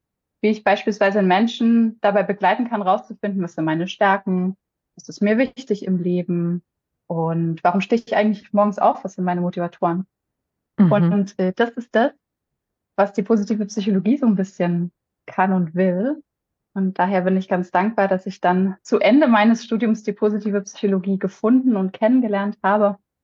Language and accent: German; Saxony, Germany; now in Berlin, Germany; ich komme nicht aus Berlin ursprünglich, ich komme aus Sachsen ursprünglich, aus der Nähe von Dresden, aber ich lebe aktuell in Berlin.